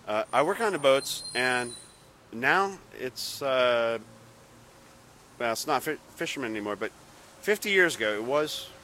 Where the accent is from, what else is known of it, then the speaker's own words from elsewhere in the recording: San Francisco, California, United States; Yes, I am. I'm from here.